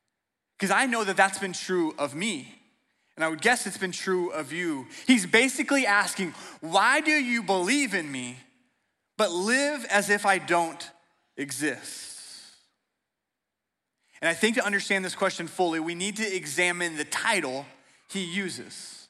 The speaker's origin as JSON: {"language": "English", "region": "Oklahoma", "country": "United States", "tie": "born or raised there", "moved": "as an adult", "said": "When I graduated high school, I grew up in Oklahoma. I moved 2.5 hours northeast to a small town in southwest Missouri called Joplin, Missouri."}